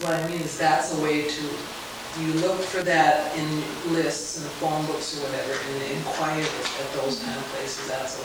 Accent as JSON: {"language": "English", "region": "Minnesota", "country": "United States", "said": "I mean, I'm from Grand Rayon, Minnesota. Little teeny town."}